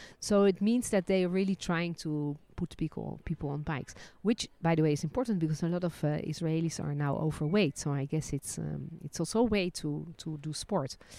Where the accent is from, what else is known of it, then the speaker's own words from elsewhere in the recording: Netherlands; born there; English is a second language; Dutch. I was born in Dutch. Born in Holland.